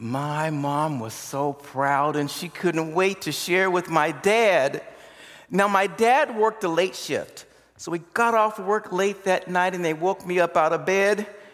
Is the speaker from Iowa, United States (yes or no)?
yes; Des Moines, Iowa, United States; moved away as an adult; now in Austin, United States; I grew up in Des Moines, Iowa, the hog and corn capital of the world.